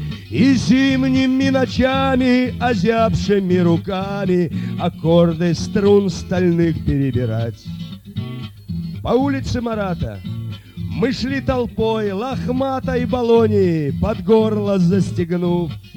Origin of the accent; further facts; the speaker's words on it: Saint Petersburg, Russia; я ленинградец, коренной ленинградец. Я родился в Ленинграде, вырос. Я не одессит, тем более я не иммигрант. Я ленинградец.